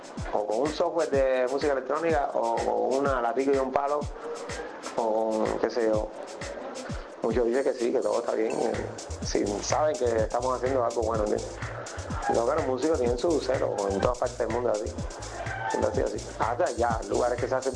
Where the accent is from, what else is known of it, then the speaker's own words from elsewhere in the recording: Cuba; que somos cubanos, compadre, que nacimos aquí.